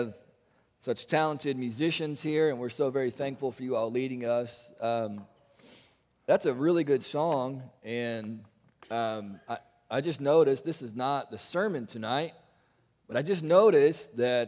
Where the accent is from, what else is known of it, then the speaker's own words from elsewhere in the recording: Florida, United States; very crazy things that are happening in my home state of Florida and the city of Orlando, and I have family living in Orlando